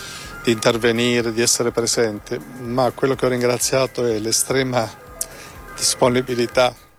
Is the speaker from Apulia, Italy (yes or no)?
no; Calabria, Italy; Io sono calabrese di origine